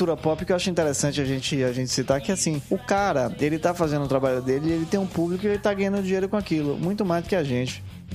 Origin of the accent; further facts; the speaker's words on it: Bahia, Brazil; Eu sou baiano, né?